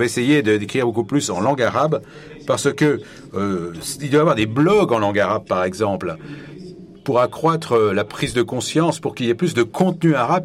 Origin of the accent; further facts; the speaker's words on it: Egypt; je suis d'Égypte et je suis membre de ce groupe de travail stratégique